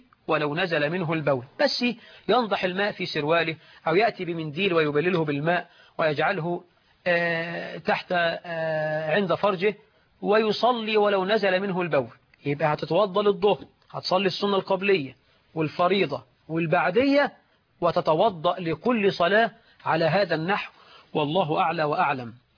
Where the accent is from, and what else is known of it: Egypt